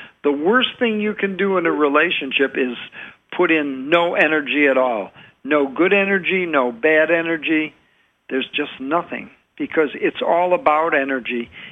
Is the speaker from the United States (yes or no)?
no; England, United Kingdom; accent: English; Well, it's my English accent.